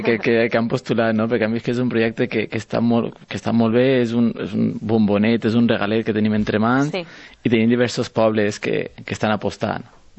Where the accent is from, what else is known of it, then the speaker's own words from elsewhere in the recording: Benilloba, Valencian Community, Spain; som un grup d'amics, cadascú del seu poble, jo per exemple soc de Benilloba